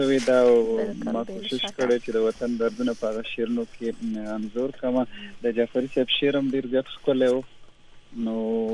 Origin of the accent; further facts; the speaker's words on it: Nangarhar, Afghanistan; د افغانستان هر برخه خېستا ده او زه د ننګرهار يم.